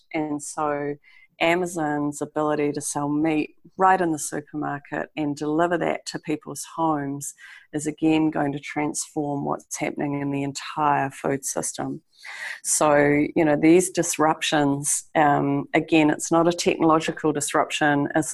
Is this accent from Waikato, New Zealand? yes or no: no; Wellington, New Zealand; what's happening in my hometown is that the drivers are abandoning the taxi system. So to buy a taxi license in Wellington, where I live, was 95 grand 2 years ago.